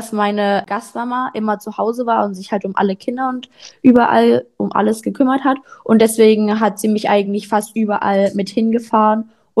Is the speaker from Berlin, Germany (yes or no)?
no; Leipzig, Saxony, Germany; 17 Jahre alt und ich komme aus Leipzig.